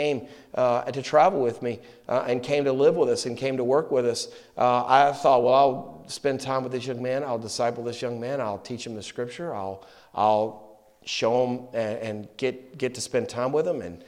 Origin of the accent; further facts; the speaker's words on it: North Carolina, United States; You know, I love our Southern culture. I'm from North Carolina, and we consider Richmond the South